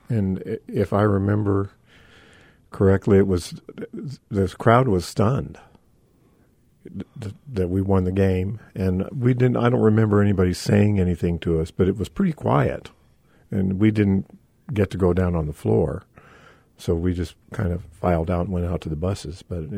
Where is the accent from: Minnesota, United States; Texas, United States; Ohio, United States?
Texas, United States; El Paso; when I grew up in El Paso and never saw any of that also.